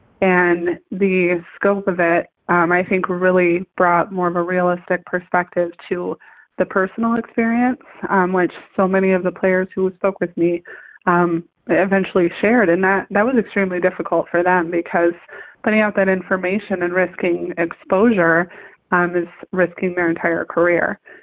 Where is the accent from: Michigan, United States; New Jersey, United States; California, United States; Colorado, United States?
Michigan, United States; But yeah, I was born and raised in Michigan. So the Tigers were always a part of my life.